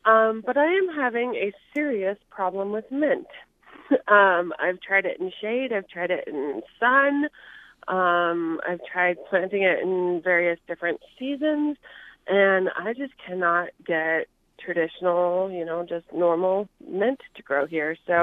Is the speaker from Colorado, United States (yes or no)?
yes; Colorado, United States; now in San Antonio, United States; So I am a transplant from Colorado, and one of the things that I absolutely love about San Antonio is our growing seasons